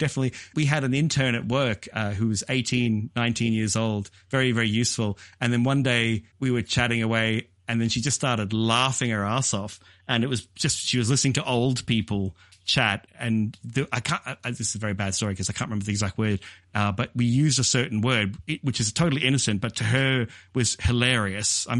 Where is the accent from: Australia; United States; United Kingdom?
Australia; as an Australian, you're like, they're really close, but they sound remarkably different.